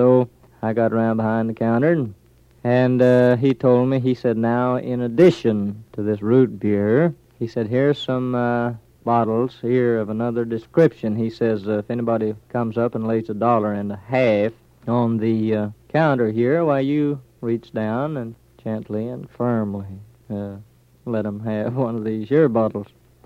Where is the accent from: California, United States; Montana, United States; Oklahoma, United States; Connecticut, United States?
Oklahoma, United States; Okemah; born there; 28 years, you pretty near guessed it. I was born there on July the 14th, 1912.